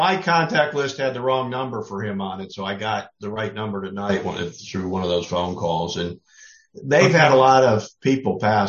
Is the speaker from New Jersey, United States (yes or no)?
no; North Dakota, United States; But yeah, I grew up in North Dakota too.